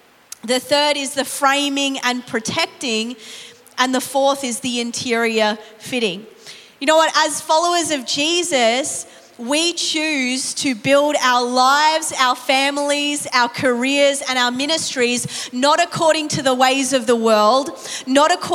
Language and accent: English; New Zealand; also born or lived in England / Australia; now in Germany; I was born into a Muslim family. My dad is Iranian, mum's Irish. I was born in England, raised in New Zealand, spent most of my life living in Australia, and now I live in Germany on the border of France and Switzerland.